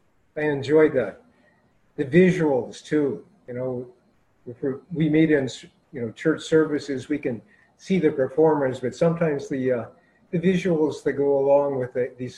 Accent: Midwest, United States; I grew up in the Midwest, and I remember migratory geese too.

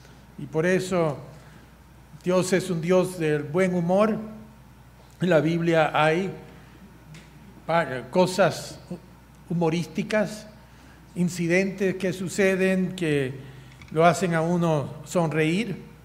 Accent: Cuba; vamos a reírnos, tratar de traer el humor como cubanos

